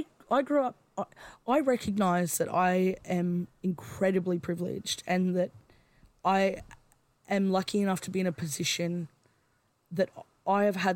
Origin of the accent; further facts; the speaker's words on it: Brisbane, Queensland, Australia; I didn't grow up on country. And I mean, I grew up in Brisbane